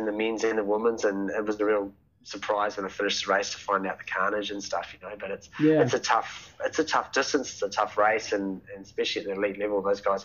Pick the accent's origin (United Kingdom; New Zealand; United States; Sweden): New Zealand; now in Adelaide, Australia; I'm a Kiwi import into Adelaide